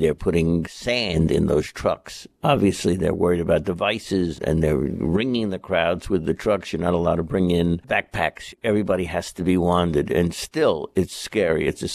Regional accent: New York, United States; But, you know, I grew up in New York. I never went, not once.

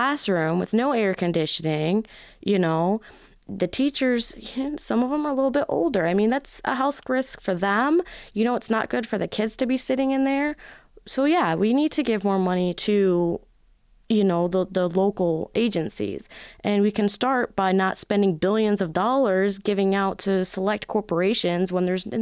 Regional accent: Illinois, United States; Like I said earlier, I'm from Illinois. You know, I grew up in the suburbs.

